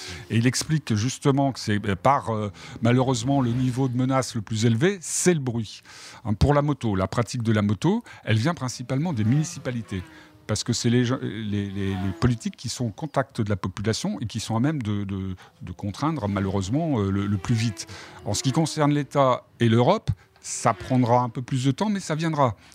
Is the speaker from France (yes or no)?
no; Austria; Mais ce qui se passe à côté, chez nous, en Autriche